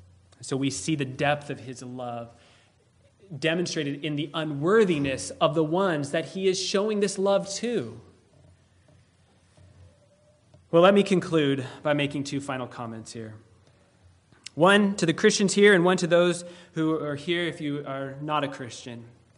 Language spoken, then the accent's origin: English; Utah, United States; I grew up in Utah, And Utah is the capital of Mormonism. So most of my friends were Mormon.